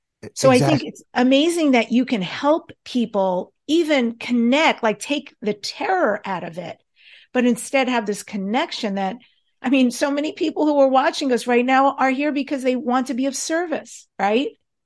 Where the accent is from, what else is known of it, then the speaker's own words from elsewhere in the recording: New York, United States; We grew up in New York.